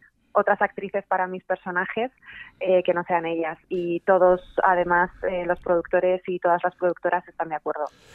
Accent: Castile, Spain; Pues la verdad es que como buena mujer castellana soy bien cabezota

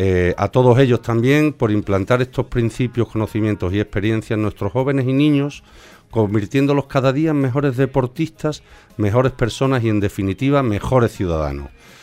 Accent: Jerez, Andalusia, Spain; yo vengo de Jerez y allí hay 2 campos y están haciendo el tercero.

